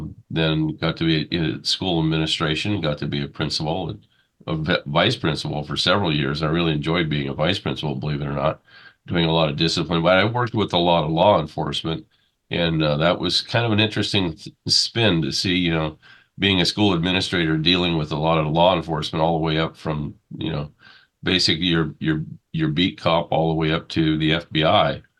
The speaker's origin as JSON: {"language": "English", "region": "California", "country": "United States", "tie": "born or raised there", "also_born_or_lived": "Erie, Pennsylvania", "said": "I grew up in Southern California, lifelong California. I was brought out here when I was 6 months old from Erie, Pennsylvania, with my parents, and been out here ever since"}